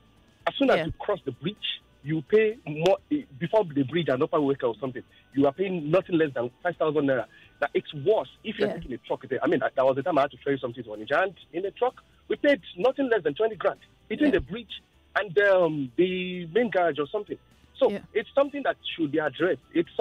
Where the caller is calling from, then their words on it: Oban, Scotland, United Kingdom; I'm calling from Oban.